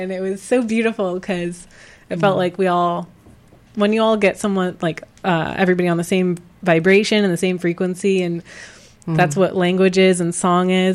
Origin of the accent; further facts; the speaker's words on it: Virginia, United States; Well, I grew up in Northern Virginia, and I've been to the National Mall so many times.